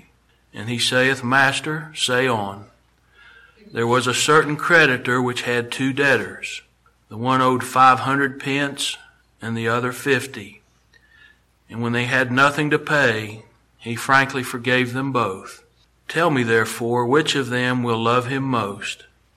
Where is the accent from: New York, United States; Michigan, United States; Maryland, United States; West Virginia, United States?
West Virginia, United States; Been there one time, and I'm from West Virginia, and I ain't never seen a place like that before.